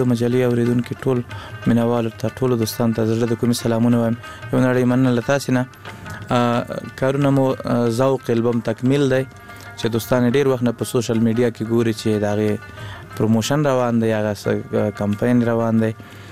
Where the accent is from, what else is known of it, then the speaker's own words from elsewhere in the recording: Laghman, Afghanistan; also born or lived in Kunduz; زمونږ اصلا د لغمان ولایت یو بیا تلی کندوز ته د ناقلونو په دوره کې